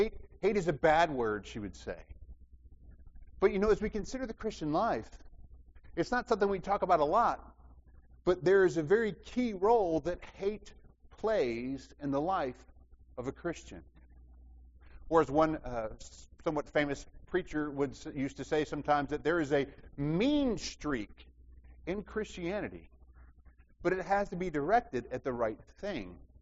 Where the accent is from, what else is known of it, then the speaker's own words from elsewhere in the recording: Alabama, United States; You know, I grew up in Alabama, and when you're born in Alabama, it's not long before a choice is forced upon you.